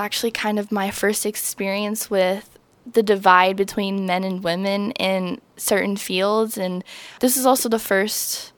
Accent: Louisiana, United States; I grew up in Louisiana. You know, I grew up around flooding and hurricanes and tornadoes

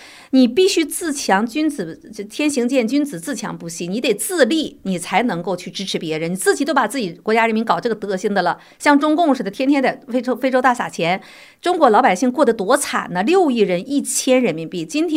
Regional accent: United States; 有的时候美国的选举啊，我们美国人到底选举什么？

